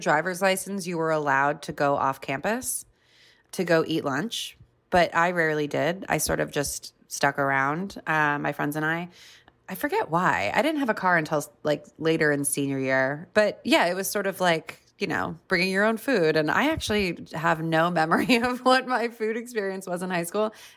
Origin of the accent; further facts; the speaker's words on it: Los Angeles, California, United States; I grew up in California, in Los Angeles, and it was, you know, a lot of salmon and brown rice and asparagus and things like that, which I feel like are very Californian, stereotypically.